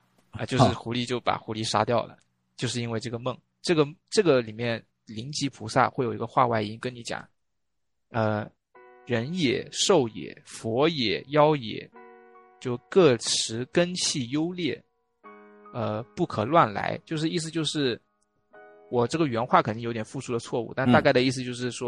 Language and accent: Chinese; China; 反而就是引起了我们中国人这种探索欲